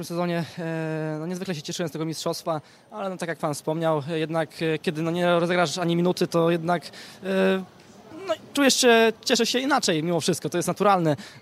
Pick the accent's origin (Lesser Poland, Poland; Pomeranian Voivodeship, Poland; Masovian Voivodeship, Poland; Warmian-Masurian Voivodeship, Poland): Masovian Voivodeship, Poland; Warsaw; Można tak powiedzieć, tak, z tej czarnej strony Warszawy.